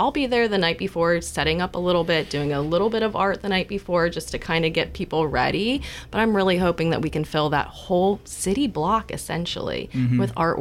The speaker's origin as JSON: {"language": "English", "town": "Warren", "region": "Ohio", "country": "United States", "tie": "born or raised there", "said": "So I grew up in Warren, Ohio, and I had an opportunity of doing this multiple times as a kid."}